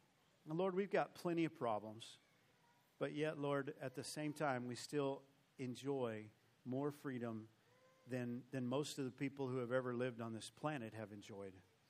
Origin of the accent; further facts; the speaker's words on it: New Mexico, United States; I've been here a little while. I'm from New Mexico.